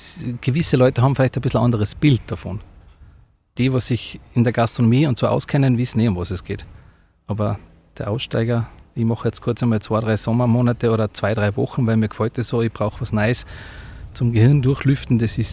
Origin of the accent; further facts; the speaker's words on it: Tyrol, Austria; born there; bin eigentlich ein gebürtiger Osttiroler, der was schön langsam wieder auf seine Geburtshöhe zurückschreitet.